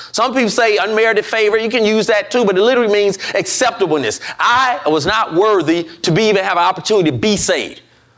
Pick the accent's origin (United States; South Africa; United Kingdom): United States; Detroit, Michigan; I grew up in Detroit, Michigan, and you got to go through the Windsor Tunnel to get to Canada.